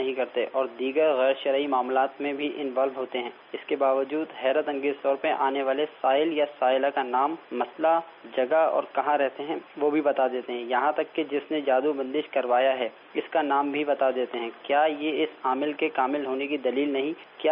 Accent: Karachi, Sindh, Pakistan; میرا تعلق باب المدینہ کراچی سے ہے۔

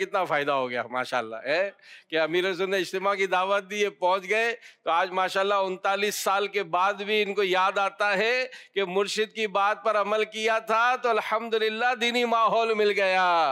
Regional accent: Hyderabad, Sindh, Pakistan; ہم اڈوانی لین میں رہتے تھے, میں بچپن میں نے آپ حیدرآباد میں گزارا ہے

